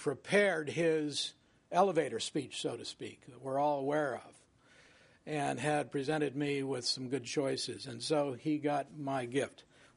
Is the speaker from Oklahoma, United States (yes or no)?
yes; Oklahoma City, Oklahoma, United States; now in New York City, United States; When I moved there from Oklahoma City. Now, a cultural difference, you can imagine, between the two is enormous.